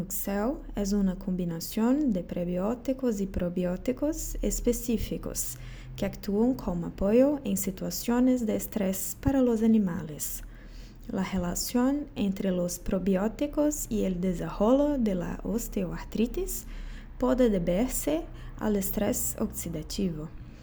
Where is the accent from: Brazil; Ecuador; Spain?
Brazil; Spanish is a second language; yo soy brasileña y estudio en la Universidad Federal del Pampa, ubicada en Uruguayana.